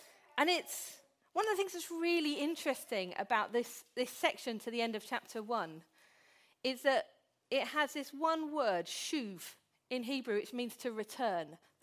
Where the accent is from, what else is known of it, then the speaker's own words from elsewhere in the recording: Derby, East Midlands, United Kingdom; I'm from Derby.